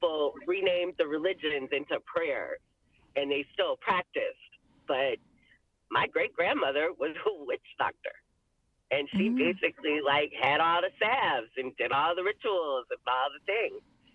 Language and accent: English; South Carolina, United States; I'm originally from South Carolina.